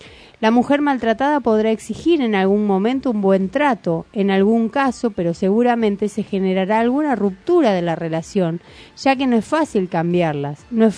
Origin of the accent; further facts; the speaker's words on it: Argentina; Haciendo un recorrido por nuestra historia como argentinos, podemos comprobarlo.